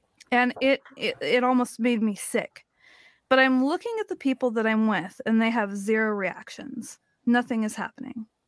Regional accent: Oregon, United States; here I am from Oregon, and in Oregon at night, the sound, it's really quiet

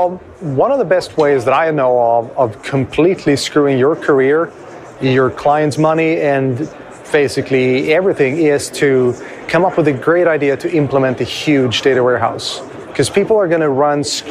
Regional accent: Sweden; English is a second language; from Sweden.

